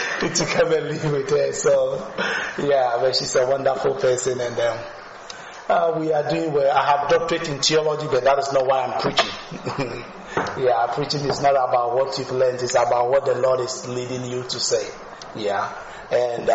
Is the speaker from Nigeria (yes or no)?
no; Ghana; also born or lived in New York; now in Bismarck, United States; from Ghana. We were in New York for about 3-4 years before moving down to Bismarck.